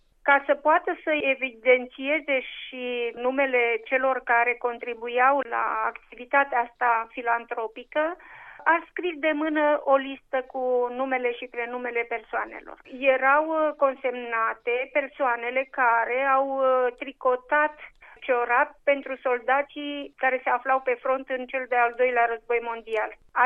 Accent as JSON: {"language": "Romanian", "country": "Romania", "tie": "born there", "said": "locului în care m-am născut, în Carpații de Curbură, într-o școală care poartă numele marelui istoric Constantin Giurescu."}